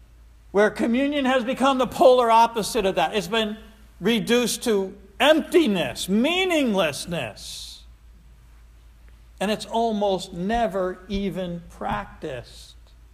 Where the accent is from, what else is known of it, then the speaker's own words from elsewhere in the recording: Troy, New York, United States; And in my, hey, I'm from South Troy, in my reductionist way of looking at this